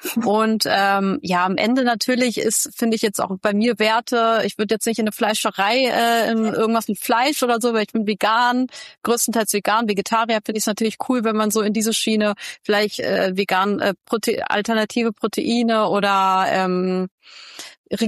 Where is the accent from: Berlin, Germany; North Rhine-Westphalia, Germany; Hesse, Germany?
Berlin, Germany; Gerade in Berlin, ich komme aus Berlin, gibt es gefühlt jeden Abend irgendeine Veranstaltung